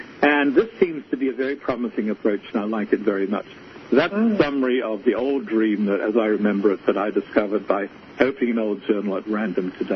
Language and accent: English; Australia; I'm a product of the British Empire and Commonwealth as an Australian, you know.